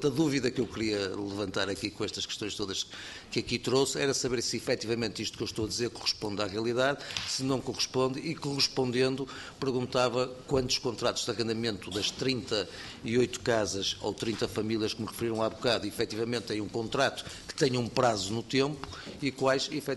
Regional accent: Porto, Portugal; eu sou do Porto, nasci no Porto, fui criado no Porto, vivo no Porto e sempre vivi no Porto. Até nem moro muito longe das Fontainhas, por acaso

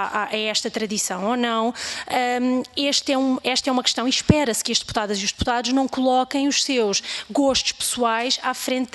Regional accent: Algarve, Portugal; não é porque eu sou do Algarve ou não é porque há essa tradição no Algarve

